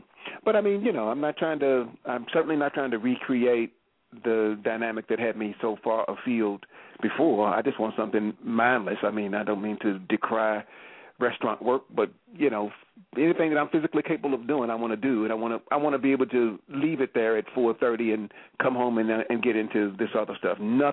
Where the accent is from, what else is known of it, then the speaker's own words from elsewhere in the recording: Louisville, Kentucky, United States; you read my mind, because in Louisville, which, as you know, is my hometown, Louisville